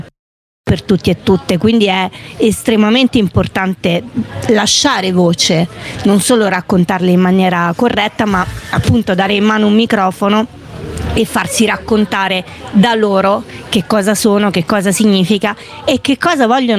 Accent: Rome, Lazio, Italy; Comunque sì, perché sono di Roma e faccio politica a Roma per il Lazio.

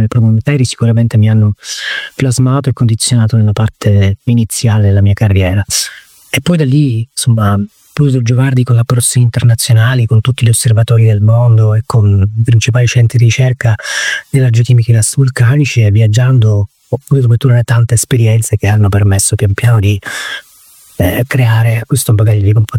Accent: Sicily, Italy; io sono siciliano di nascita, in realtà sono anche siciliano di formazione.

